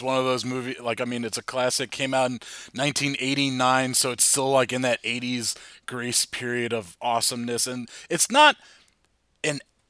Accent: New Jersey, United States; we grew up in New Jersey, the suburbs of New York.

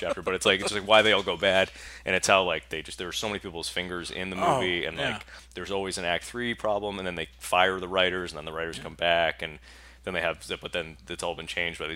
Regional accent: Bridgewater, Massachusetts, United States; Bridgewater, Massachusetts.

